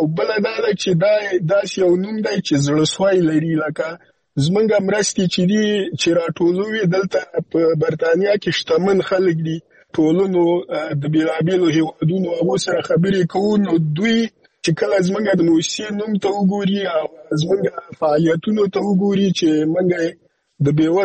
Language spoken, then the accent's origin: Pashto; Afghanistan; موږ خپل افغانان یو